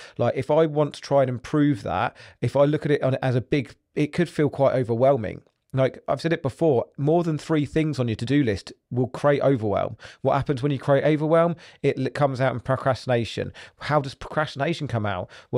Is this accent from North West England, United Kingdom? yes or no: no; Ipswich, East of England, United Kingdom; born there; Basically, I was born in Ipswich. Ipswich weren't doing very well.